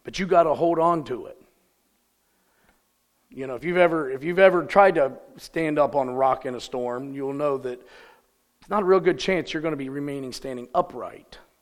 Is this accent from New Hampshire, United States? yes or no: no; Ohio, United States; We're from Ohio.